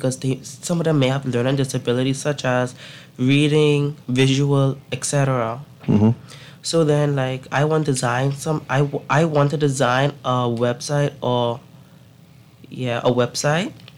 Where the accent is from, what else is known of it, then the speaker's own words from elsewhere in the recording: Nassau, New Providence, Bahamas; I came from Nassau